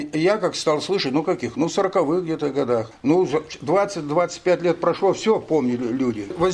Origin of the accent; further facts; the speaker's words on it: Atamanovo, Krasnoyarsk Krai, Russia; они же прошли по селам, в том числе и через Атаманово, они через мое родное село шли трое суток.